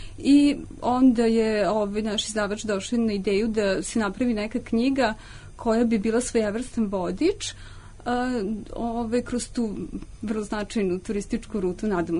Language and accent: Serbian; Novi Sad, Vojvodina, Serbia; ja sam Novosađanka